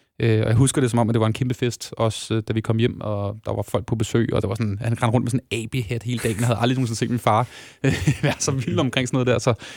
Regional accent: Lyngby, Capital Region of Denmark, Denmark; Jeg er født og opvokset i Lyngby

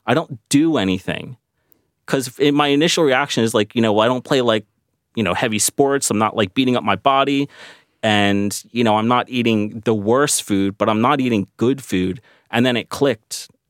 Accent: Philadelphia, Pennsylvania, United States; born there; You know, I was living in America where I was born in Philadelphia, and American culture can take hold of you.

